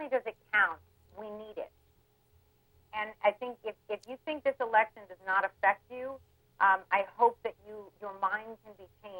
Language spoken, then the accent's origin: English; United States; But I am an American, and I am a woman